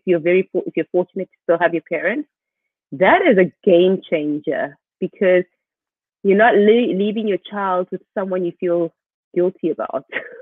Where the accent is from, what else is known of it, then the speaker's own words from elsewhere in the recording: East London, Eastern Cape, South Africa; also born or lived in Botswana / England; I did grow up in East London. I grew up, complicated story, but I grew up in Botswana, in England, and in East London. I was a product of an exile situation.